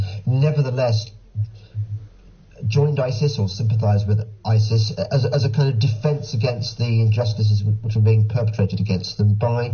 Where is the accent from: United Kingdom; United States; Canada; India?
United Kingdom; England; But I suppose that I, as an Englishman